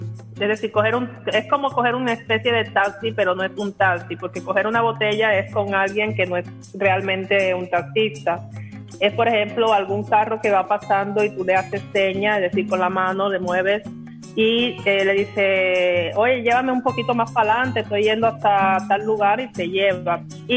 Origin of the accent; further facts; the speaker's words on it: Cuba; yo agradezco de que no crecí en Cuba con miedos ni problemas de violencia, ni con falta o carencia de algo. Yo, por lo que pude vivir en Cuba